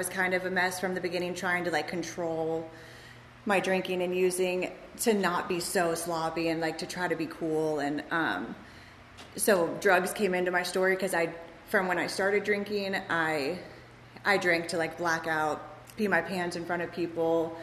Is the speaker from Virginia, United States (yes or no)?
yes; Virginia, United States; I'm from Virginia, so start in the middle and just would.